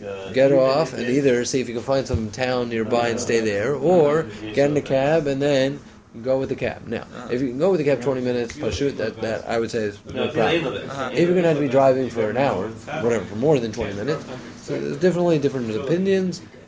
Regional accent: West Orange, New Jersey, United States; I'm from West Orange, a town New Jersey.

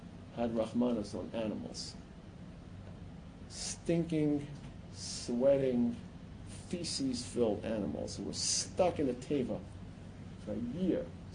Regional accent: Brooklyn, New York, United States; See, I come originally from Brooklyn. Whole different culture, trust me.

